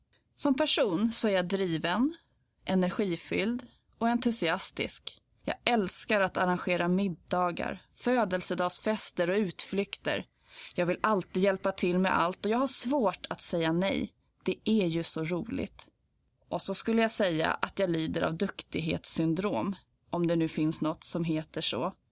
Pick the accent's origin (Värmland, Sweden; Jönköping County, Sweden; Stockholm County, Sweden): Stockholm County, Sweden; Stockholm; now in Tyresö, Sweden; Jag är född den 7 augusti 1985 i Stockholm. Jag är uppvuxen i Tallkrogen men flyttade som 12-åring till Tyresö tillsammans med min familj.